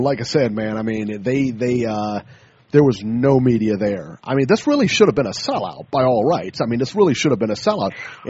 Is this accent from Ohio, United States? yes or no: yes; Ohio, United States; we fought a couple of months ago, but in the end, we're both from Ohio, and I root for you